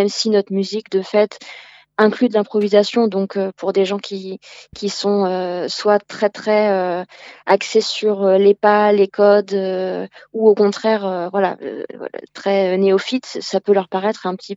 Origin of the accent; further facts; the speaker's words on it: Nouvelle-Aquitaine, France; Alors, du Poitou aussi, parce qu'on vient du Poitou, mais pas que.